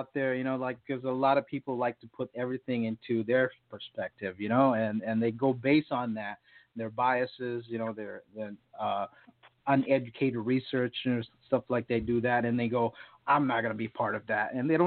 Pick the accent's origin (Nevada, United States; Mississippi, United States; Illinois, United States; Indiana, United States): Illinois, United States; Waukegan; I'm from Waukegan, which is right here at the border of Wisconsin.